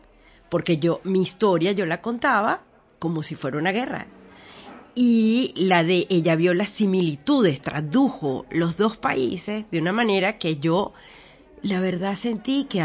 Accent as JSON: {"language": "Spanish", "country": "Venezuela", "moved": "yes", "lives_now": "Madrid, Spain", "said": "Soy venezolana, refugiada. Tengo un hijo que se llama Diego. Vivo en Madrid."}